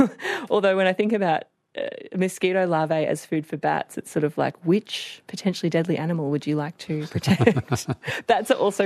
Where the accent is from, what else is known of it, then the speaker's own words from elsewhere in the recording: Queensland, Australia; Oh, are you talking about my home state of Queensland? Because we have many more things than mosquitoes up here.